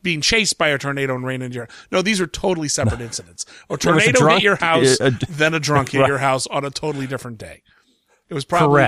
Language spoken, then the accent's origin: English; Columbus, Ohio, United States; I mean, like, I'm from Columbus, Ohio.